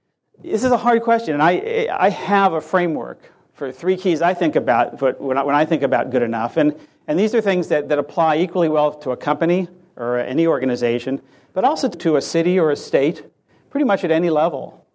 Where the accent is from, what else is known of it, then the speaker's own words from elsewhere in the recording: California, United States; 20% of all the energy used in my home state of California